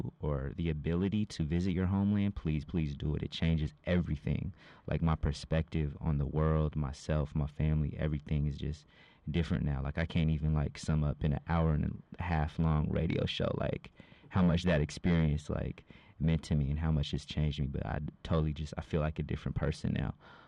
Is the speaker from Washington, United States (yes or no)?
yes; Seattle, Washington, United States; now in New York, United States; Yeah, so I came here directly from Seattle, Washington, where, you know, I was born and raised. I'm living in New York now.